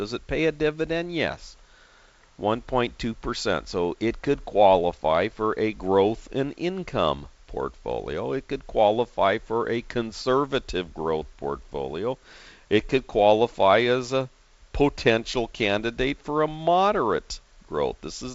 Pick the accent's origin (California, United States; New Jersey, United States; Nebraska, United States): California, United States; San Diego; It needs to be adobe white, like the Spanish houses that I grew up with down in the Point Loma area.